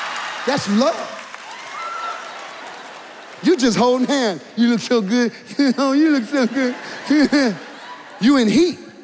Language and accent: English; Benton Harbor, Michigan, United States; I'm from Benton Harbor, Michigan. That's my home. My home is Benton Harbor, Michigan.